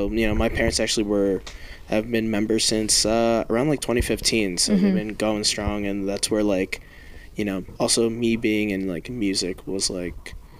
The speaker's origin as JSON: {"language": "English", "country": "Philippines", "said": "and also I'm Filipino, so it's like Christianity just runs"}